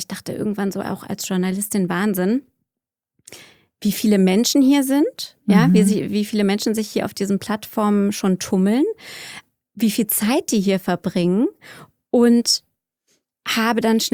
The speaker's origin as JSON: {"language": "German", "country": "Germany", "moved": "yes", "lives_now": "United States", "said": "ich als Deutsche in den USA"}